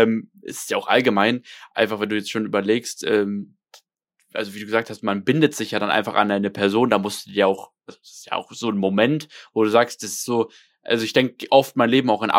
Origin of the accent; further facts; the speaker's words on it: Germany; ich liebe Deutschland, keine Frage. Ich bin so happy, in diesem Land groß geworden zu sein.